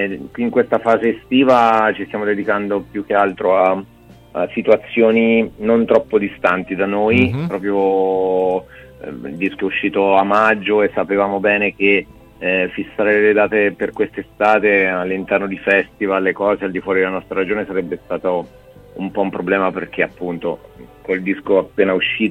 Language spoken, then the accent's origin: Italian; Perugia, Umbria, Italy; born there; io e Diego siamo proprio nati qui a Perugia